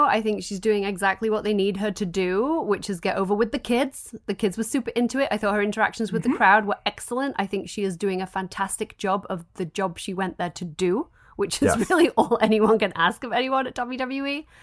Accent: England, United Kingdom; But I'm from England.

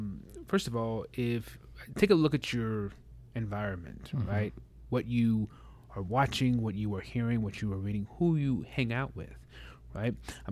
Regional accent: Oklahoma, United States; I grew up in Oklahoma.

